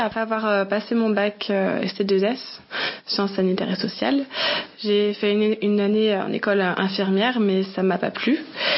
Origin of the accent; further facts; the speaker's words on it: Saint-Étienne, Auvergne-Rhône-Alpes, France; j'ai 21 ans, donc je suis en service civique depuis le mois d'octobre, donc je viens de Saint-Étienne.